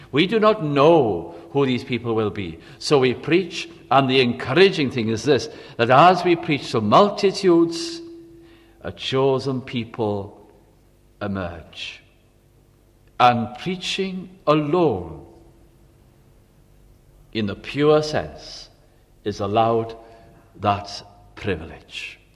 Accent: Wales, United Kingdom; Imagine if we as Welsh people or English people, as the case might be, would be able to say, the Ten Commandments came to us.

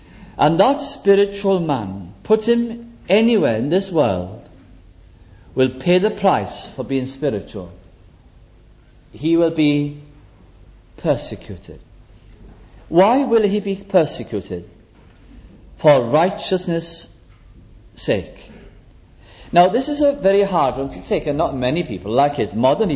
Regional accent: Bolton, North West England, United Kingdom; I was brought up in Bolton in Lancashire.

